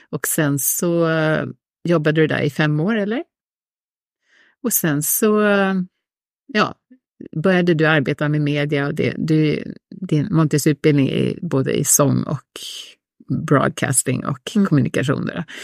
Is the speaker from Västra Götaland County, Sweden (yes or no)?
no; Sollentuna, Stockholm County, Sweden; Men jag är uppvuxen i Sollentuna, så att det var ju liksom min hemort.